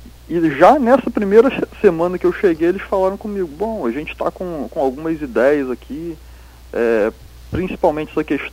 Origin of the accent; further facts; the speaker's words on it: Nova Iguaçu, Rio de Janeiro, Brazil; Eu sou, na verdade, eu sou de Nova Iguaçu, no estado do Rio de Janeiro.